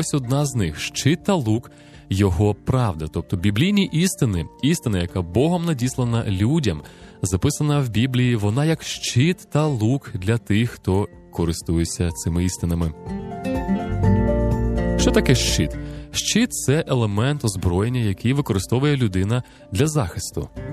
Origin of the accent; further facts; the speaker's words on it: Kyiv, Ukraine; навколо мого рідного міста, любого мого Києва